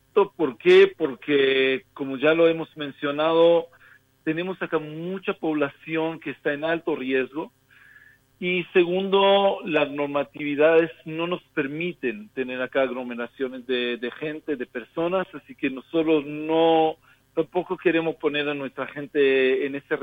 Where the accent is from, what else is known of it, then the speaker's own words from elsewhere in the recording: Ecuador; Claro, pero también como Argentina no nos podemos comparar con ese país tan maravilloso. Nosotros somos humildemente un país chiquito, pequeño. Sí, tenemos ya 5 meses desde marzo que estamos en cuarenten